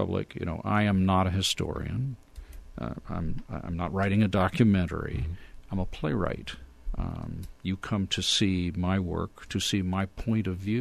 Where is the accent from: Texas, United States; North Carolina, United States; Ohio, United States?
Texas, United States; Austin; So I grew up in Austin, in the Hill Country, not far from Johnson City.